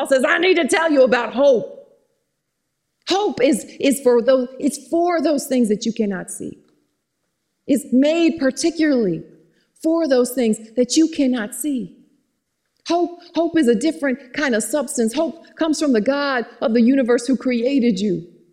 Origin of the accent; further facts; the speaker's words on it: Georgia, United States; I put more syllables in words, because I'm from Georgia, put 9 or 10 syllables where there's really only two.